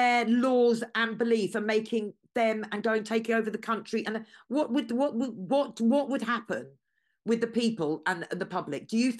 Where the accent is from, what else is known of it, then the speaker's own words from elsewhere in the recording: England, United Kingdom; You know, we're English and, you know, it's no disrespect to them, but, you know, we're only a small country and, you know, we've all fought to keep this country what it is and that's what we want.